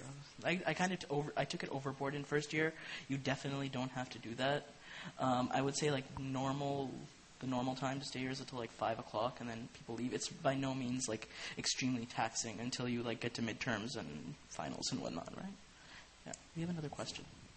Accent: Toronto, Ontario, Canada; because I came from Toronto, and I didn't speak French very well.

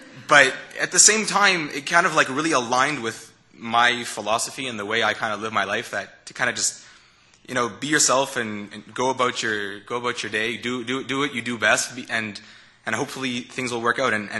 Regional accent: Montreal, Quebec, Canada; I'm from Montreal. I'm an Anglophone. I grew up here

